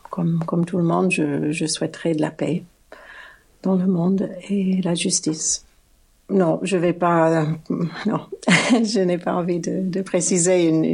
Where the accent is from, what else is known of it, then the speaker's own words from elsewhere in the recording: Portland, Oregon, United States; J'enchaîne avec un programme similaire dans ma ville natale de Portland, dans l'Oregon.